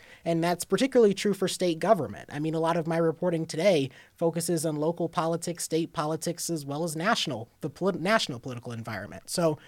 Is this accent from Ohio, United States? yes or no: yes; Toledo, Ohio, United States; growing up in Toledo, Ohio, doing the news, I never expected to be on national television